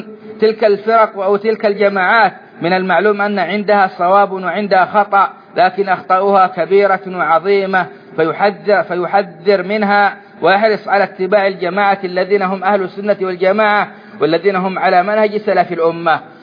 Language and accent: Arabic; Saudi Arabia; بلادنا السعودية